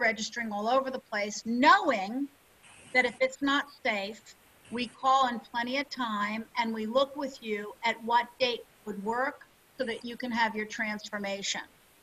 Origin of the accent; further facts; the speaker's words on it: the South, United States; All of a sudden, I'm from the South, y'all.